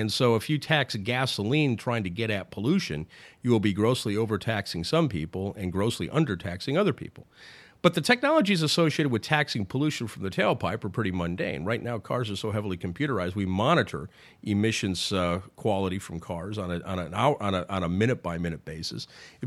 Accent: Sioux City, Iowa, United States; For instance, I'm from Sioux City, Iowa

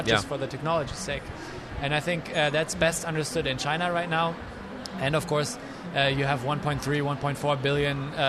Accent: Germany; now in United States; this is a major difference to my home country, Germany

